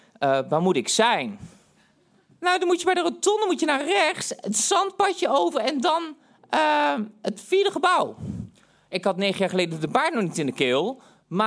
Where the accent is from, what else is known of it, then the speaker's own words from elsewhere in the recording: Tilburg, North Brabant, Netherlands; ik kwam uit Tilburg. En ik had net heel mijn jeugd in een psychiatrische inrichting doorgebracht. Dus het was weer met schoorvoetend kwam ik terug de maatschappij in. Dus ik had een eigen huisje in Tilburg, de provincie Brabant, in een Finex-wijk.